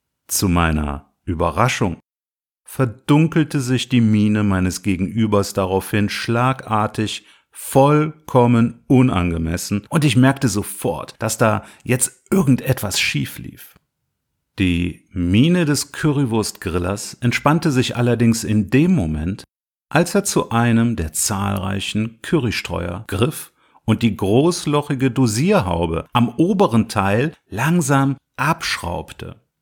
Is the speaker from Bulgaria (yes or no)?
no; Trier, Rhineland-Palatinate, Germany; Ich hatte schon als Kind ein Faible für etwas gröbere Bratwürste und genauso welche waren es. Bei uns in Trier